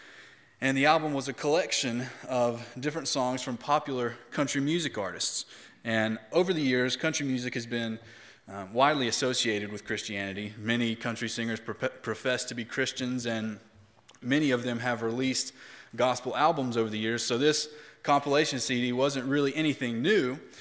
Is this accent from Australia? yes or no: no; Tennessee, United States; Well, I grew up in Tennessee, so yes, I grew up listening to country music too.